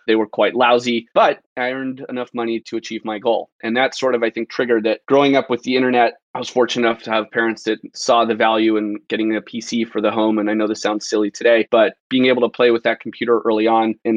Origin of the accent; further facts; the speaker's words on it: Colorado, United States; Yeah, so I was born and raised in Colorado. My mother is French, and my father spent the majority of his adult life down in Patagonia in South America.